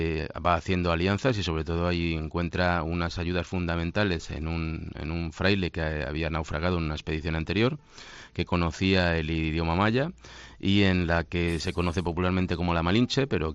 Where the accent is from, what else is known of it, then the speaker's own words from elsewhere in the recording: Spain; siendo español, ya estamos acostumbrados a que nos mortifiquen y a que nos crucifiquen por todas partes